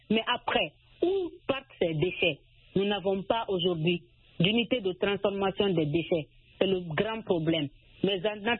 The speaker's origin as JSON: {"language": "French", "country": "Guinea", "said": "Chez nous, en Guinée"}